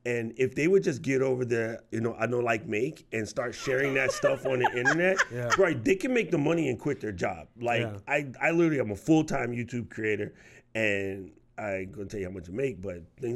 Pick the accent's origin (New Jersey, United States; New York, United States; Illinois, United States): New York, United States; also born or lived in Japan; Bro, I was like, I'm from New York, bro. We cook food, right?